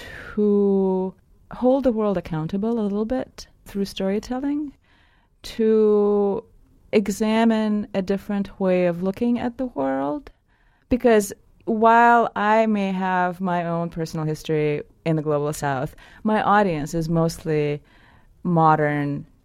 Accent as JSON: {"language": "English", "region": "Saint Petersburg", "country": "Russia", "tie": "born or raised there", "said": "I grew up in Leningrad, USSR, in a country that doesn't exist, in a city that doesn't exist anymore."}